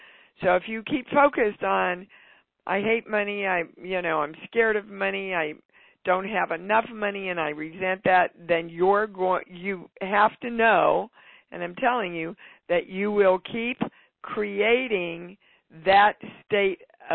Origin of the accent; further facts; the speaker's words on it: Kansas, United States; I grew up in Kansas.